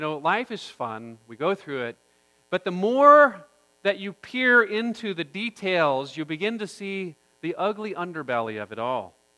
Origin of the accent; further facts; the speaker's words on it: Oklahoma, United States; When I was a child growing up in Oklahoma, every year the Lions Club of Norman would put on this carnival.